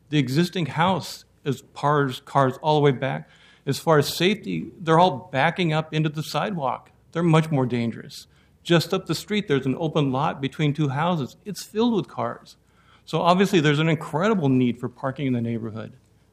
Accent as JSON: {"language": "English", "town": "Portland", "region": "Oregon", "country": "United States", "tie": "born there", "said": "I was born in Portland. I live in Northwest Portland."}